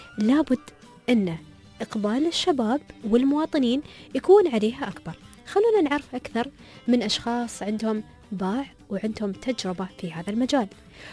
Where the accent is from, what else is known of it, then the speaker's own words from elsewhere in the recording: United Arab Emirates; عندنا في الإمارات